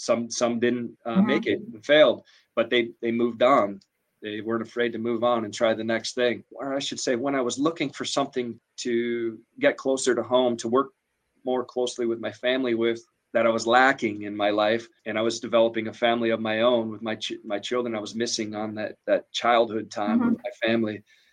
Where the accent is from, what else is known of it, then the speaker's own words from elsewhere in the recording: Minnesota, United States; We're from Northern Minnesota. We're a logging industry. No one really knew too much about oil and gas.